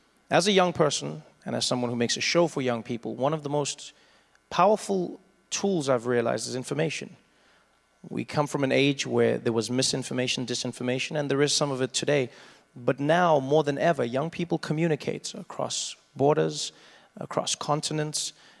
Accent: South Africa; born or raised there

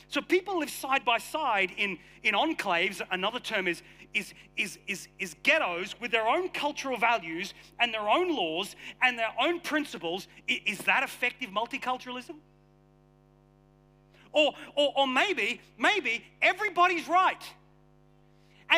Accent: Australia; also born or lived in England; I'm English born, Australian raised.

